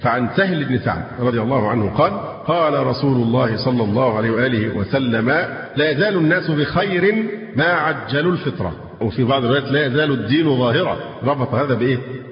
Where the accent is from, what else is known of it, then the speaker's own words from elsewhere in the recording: Egypt; العادات عندنا في مصر صعبة في الحقيقة في موضوع الإفطار